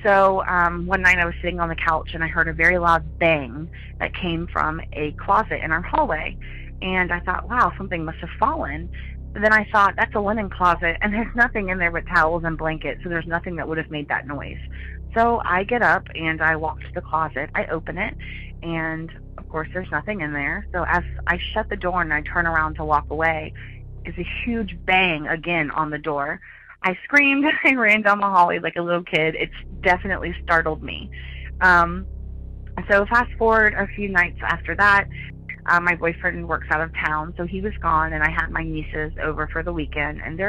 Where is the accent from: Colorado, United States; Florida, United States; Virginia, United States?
Florida, United States; Jacksonville; I'm from Jacksonville, Florida.